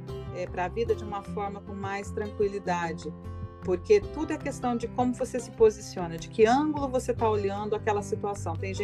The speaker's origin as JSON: {"language": "Portuguese", "country": "Brazil", "lives_now": "United States", "said": "Eu não quero me desvencilhar ou esquecer que eu sou brasileira, pelo contrário, eu faço questão de ser uma brasileira nos Estados Unidos. Um dia eu já estou no processo de ser cidadã americana, mas eu vou ter sempre o coração verde e amarelo"}